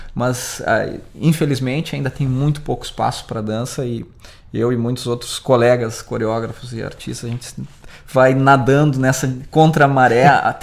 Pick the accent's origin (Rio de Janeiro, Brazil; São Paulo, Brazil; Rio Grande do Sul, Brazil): Rio Grande do Sul, Brazil; moved away; quando eu saí do Rio Grande do Sul, eu passei, que a não compreensão do que você realmente faz.